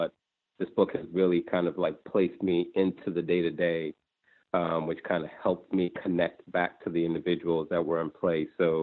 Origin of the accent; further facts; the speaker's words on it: New York City, New York, United States; I grew up in Brooklyn, and Like our earlier caller, I didn't live in the projects myself, but all of my friends did